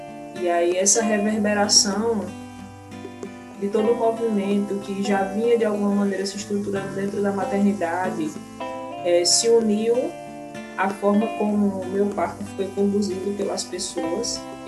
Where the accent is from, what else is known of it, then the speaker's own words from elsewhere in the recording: Paulo Afonso, Bahia, Brazil; now in João Pessoa, Brazil; sou baiana, de uma cidade do sertão da Bahia, chamada Paulo Afonso. É uma ilha banhada pelas águas do Rio São Francisco. Tenho muito orgulho de ter nascido lá.